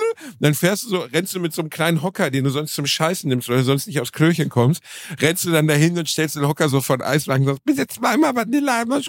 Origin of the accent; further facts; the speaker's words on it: Gelsenkirchen, North Rhine-Westphalia, Germany; Aber ich komme ja auch aus einem harten Pflaster. Ich komme aus Gelsenkirchen, der Stadt, die von den englischen Fans als dreckiges Pissloch bezeichnet wird.